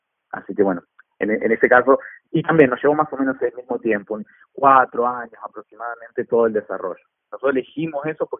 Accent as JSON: {"language": "Spanish", "town": "Rafaela", "region": "Santa Fe", "country": "Argentina", "also_born_or_lived": "Córdoba", "lives_now": "San Juan, Argentina", "said": "Exactamente, sí, yo soy de Rafaela, de Santa Fe. Bueno, después estudié en Córdoba"}